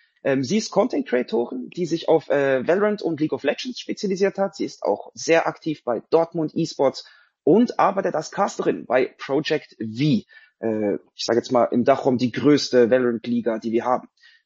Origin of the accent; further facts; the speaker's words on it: Switzerland; Ich komme auch aus der Schweiz.